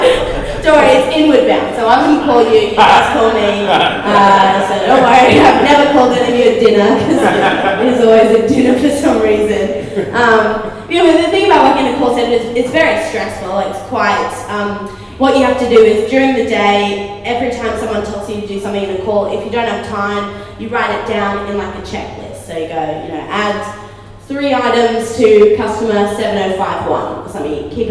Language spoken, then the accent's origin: English; Sydney, New South Wales, Australia; I'm originally from Sydney, but I do work full time in Sydney